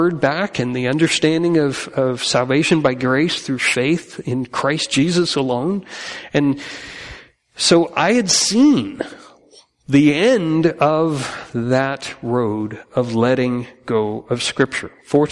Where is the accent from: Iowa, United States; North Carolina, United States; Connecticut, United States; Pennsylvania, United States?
Connecticut, United States; also born or lived in New York; I grew up in Connecticut, primarily, upstate New York in Connecticut